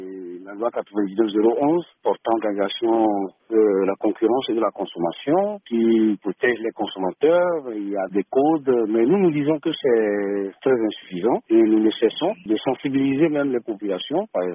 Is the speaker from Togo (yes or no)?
yes; Togo; Et chez nous, au Togo, il y a ce problème des eaux en sachet